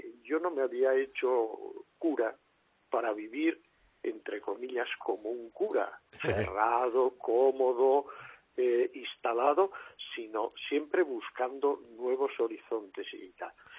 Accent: Castile and León, Spain

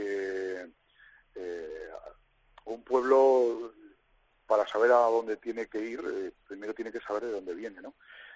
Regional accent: Daimiel, Castilla-La Mancha, Spain; de hecho, ellos tenían una peña flamenca en Daimiel, en mi pueblo

